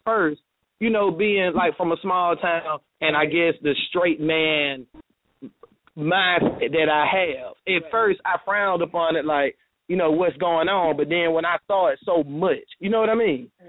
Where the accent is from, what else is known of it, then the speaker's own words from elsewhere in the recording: Macon, Georgia, United States; and I'm from Macon. I got folks in Sparta, which is smaller than Macon.